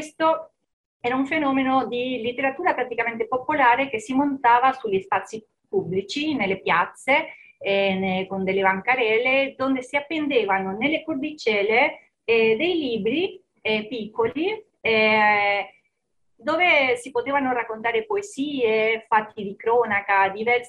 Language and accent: Italian; Argentina; Italian is a second language; now in Pesaro, Italy; sono argentina, vivo in Italia da 5 anni e sono nella zona di Pesaro, nelle Marche.